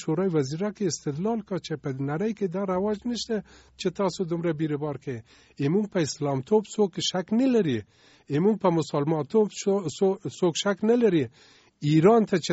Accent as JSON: {"language": "Pashto", "country": "Afghanistan", "said": "افتخار لرم چې زه افغان یم او زه مسلمان یم"}